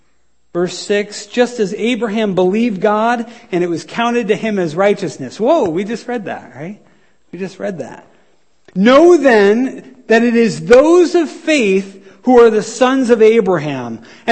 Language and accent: English; Ireland; But as an Irish person, what sticks out to me is the pride of the Irish.